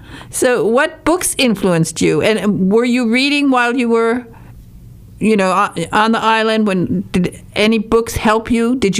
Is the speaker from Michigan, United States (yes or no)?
yes; Michigan, United States; So, and I'm from Northern Michigan.